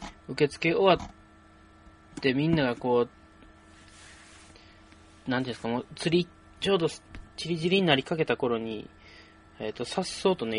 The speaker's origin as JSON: {"language": "Japanese", "region": "Osaka", "country": "Japan", "tie": "born there", "said": "僕大阪生まれなんですけど、隣が奈良で、大阪と奈良の間に生駒山っていうんですかね、山脈というか山があって"}